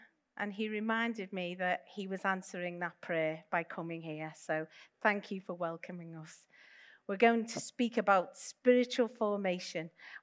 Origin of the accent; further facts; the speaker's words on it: Liverpool, North West England, United Kingdom; This is a Chinese gate from Liverpool, my hometown. You may be able to hear the accent.